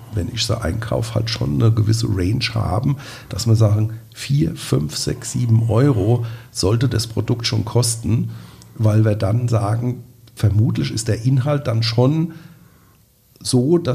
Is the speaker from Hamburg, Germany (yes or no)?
no; Nierstein, Rhineland-Palatinate, Germany; Wir sind ja beide aus Nierstein.